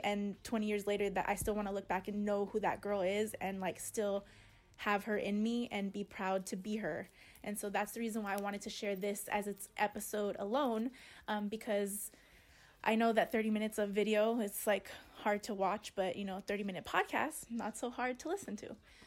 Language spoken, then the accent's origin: English; Pasadena, California, United States; also born or lived in Sierra Madre; But I was born in Pasadena at Huntington, and then I spent the early formative years in Sierra Madre, which is not far from Pasadena. And then I came to Pasadena to live during my high school years.